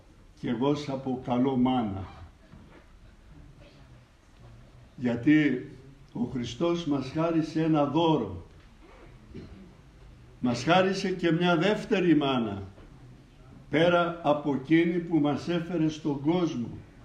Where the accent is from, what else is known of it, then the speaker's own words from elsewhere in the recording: Central Macedonia, Greece; Ήταν μια λέξη που έλεγαν στο χωριό μου στη Χαλκιδική